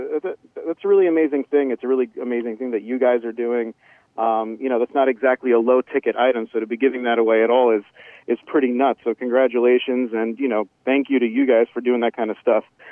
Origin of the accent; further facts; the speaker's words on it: New York City, New York, United States; I'm from Queens, New York City, sir.